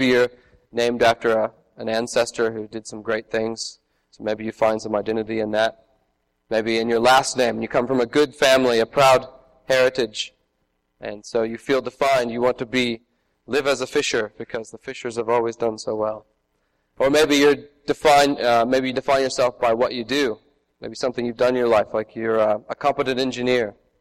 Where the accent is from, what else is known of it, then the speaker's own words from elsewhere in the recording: Kokomo, Indiana, United States; now in Australia; I'm from Kokomo originally, but I've lived in Australia for the past 9 years.